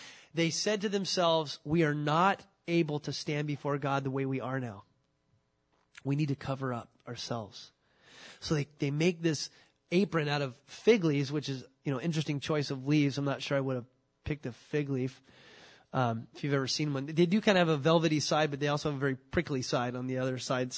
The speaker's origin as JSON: {"language": "English", "town": "Camarillo", "region": "California", "country": "United States", "tie": "born or raised there", "said": "I grew up down in Southern California, down in Camarillo, California."}